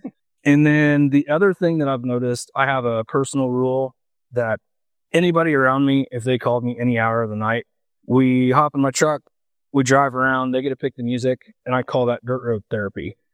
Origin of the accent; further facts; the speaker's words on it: Onaga, Kansas, United States; I grew up in Onega, Kansas, but we're sitting here on the family farm.